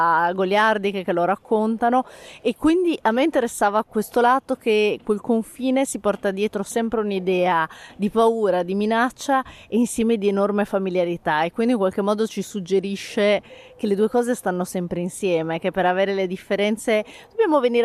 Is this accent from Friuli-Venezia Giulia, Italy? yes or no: yes; Pordenone, Friuli-Venezia Giulia, Italy; born there; now in Trieste, Italy; io sono nata a Pordenone, che è ragionevolmente vicino, ma non è Trieste, però vivo Trieste a tempi alterni con più o meno continuità da quando ho 18 anni